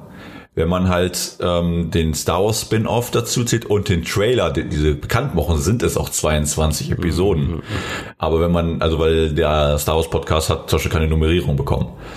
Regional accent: North Rhine-Westphalia, Germany; okay, aber wir kommen ja auch aus Ostwestfalen

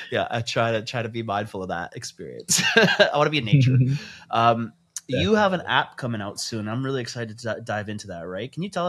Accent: India; I'm not the tech guy, bro. I'm Indian.

